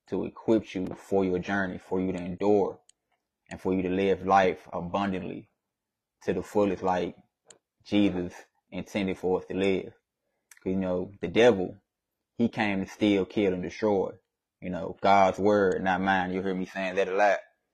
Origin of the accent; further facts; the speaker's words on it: Memphis, Tennessee, United States; also born or lived in Washington, District of Columbia, United States / Maryland / West Virginia / Virginia Beach; I'm from Memphis, Tennessee. Where I was born in DC, Washington, DC, and I was raised in Atlanta, Maryland area. Kind of moved around a little bit, pops was in the military.